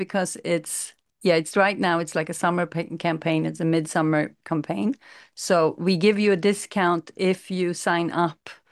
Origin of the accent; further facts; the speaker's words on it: Sweden; moved away; you both know that we're from Sweden, and we left Sweden 7 and 8 years ago on the quest to really change something in ourselves and change the trajectory of our lives.